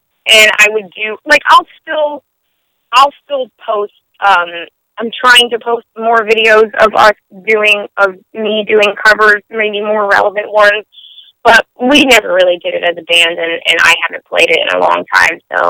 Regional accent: North Haven, Connecticut, United States; Yeah, I mean, we're generally from North Haven.

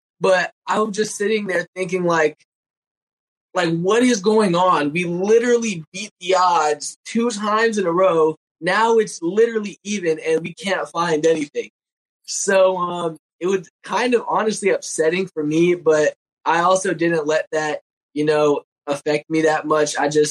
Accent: Florida, United States; Well, I'm from Florida, so I'm going to the beach.

